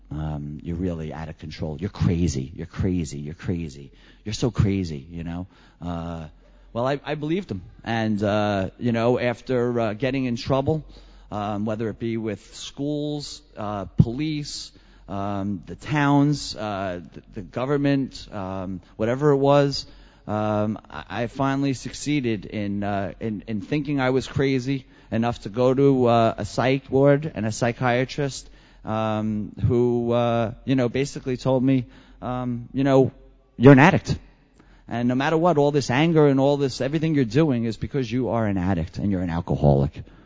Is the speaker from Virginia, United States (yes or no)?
no; Long Island, New York, United States; And I ended up going to a meeting out on Long Island near my hometown, but not too close to my hometown.